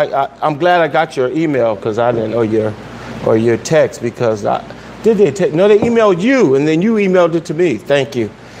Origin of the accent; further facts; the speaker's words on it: Miami, Florida, United States; Because I grew up in Miami, you know? And so they had mangoes everywhere.